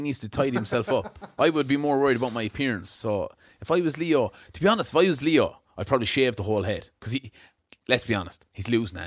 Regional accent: Ireland; that's us, we're Irish, we're humorous, like we all love a laugh.

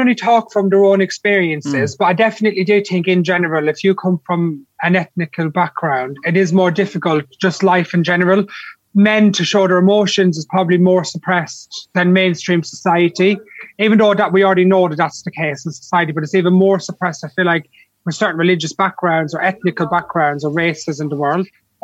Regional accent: Ireland; It's only because I'm Irish I've ended up getting a bit of work in Ireland, because we don't really have reality shows.

